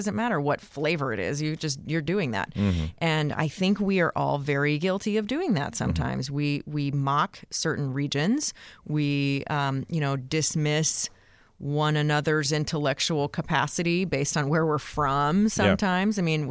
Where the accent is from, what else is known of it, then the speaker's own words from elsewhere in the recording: the South, United States; Yes, but I am from the South.